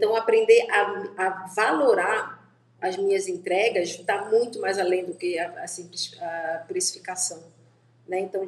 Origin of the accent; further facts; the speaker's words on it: Belém, Pará, Brazil; Eu sou nascida e criada em Belém do Pará.